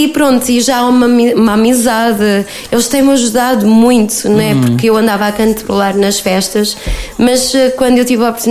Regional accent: Praia de Mira, Centro, Portugal; Eu sou da Praia de Mira e os meus colegas de cada localidade, não é?

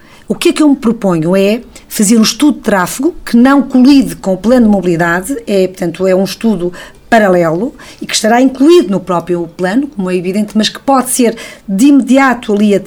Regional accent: Fajozes, Porto, Portugal; eu sou natural de Fajoses e que me deslocava no autocarro, agora muitas vezes no meu carro, para Vila do Conde.

